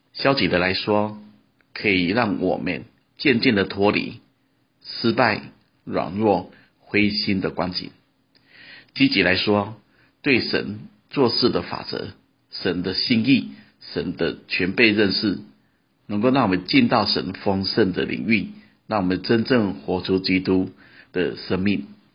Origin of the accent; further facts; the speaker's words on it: China; 就好像我们中国人常常说的，要他杀却无心灵